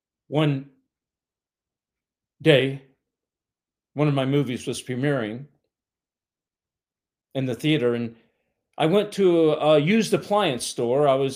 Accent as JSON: {"language": "English", "region": "Kentucky", "country": "United States", "tie": "born or raised there", "said": "I was raised in Kentucky, and nothing against Kentucky. I like it."}